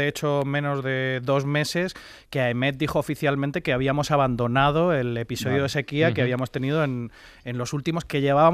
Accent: Spain; que afectó a mi tierra, al sureste

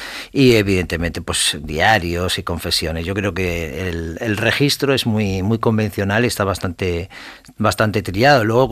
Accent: La Palma del Condado, Andalusia, Spain; born there; Sí, bueno, yo nací muy cerca de Huelva, en un pueblo, La Palma del Condado

